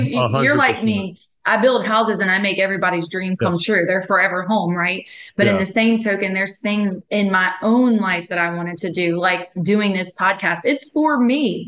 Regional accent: Ponchatoula, Louisiana, United States; I'm from Ponchatoula.

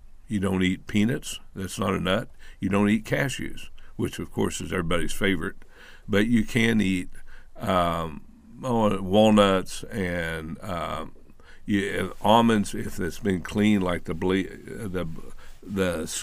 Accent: Woodward, Oklahoma, United States; I grew up in Woodward, Oklahoma, and there was a lot of wheat farms around there.

